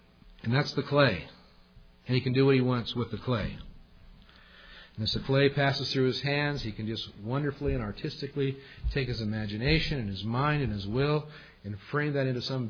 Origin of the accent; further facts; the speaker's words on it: Wyoming, United States; Of course, we're from Wyoming where mountains are mountains.